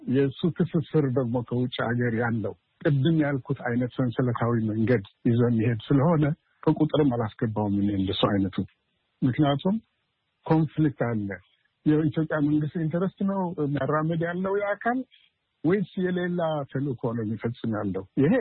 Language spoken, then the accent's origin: Amharic; Eritrea; moved away as an adult; also born or lived in Ethiopia; now in United States; ትውልድ ሀገሬ ኤርትራ። ያደግኩበት ኤርትራ በኮሌጅ ደረጃና ከዛ በኋላ ስራ ኢትዮጵያ ለረጅም ዓመታት ቆይቻለሁ። ከዛ በኋላ ወደ አሜሪካን ሀገር መጥቼ እዚህ በአስተማሪነት ዩኒቨርሲቲ ስራ ነበር። አሁን ጡረተኛ ነኝ።